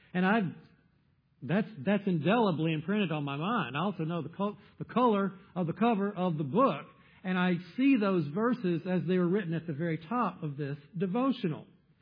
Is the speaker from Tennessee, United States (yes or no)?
no; South Carolina, United States; now in Wisconsin, United States; as a teenager growing up in South Carolina, could I have imagined that the pathway that God had for me would involve a time that would lead me north to this state of Wisconsin?